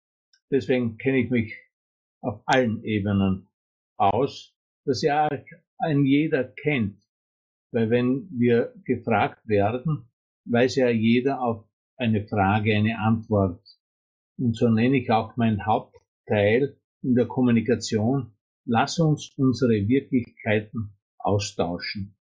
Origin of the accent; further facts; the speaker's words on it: Styria, Austria; ich komme aus der Südoststeiermark, aus Österreich, und dort bin ich als Pensionist tätig.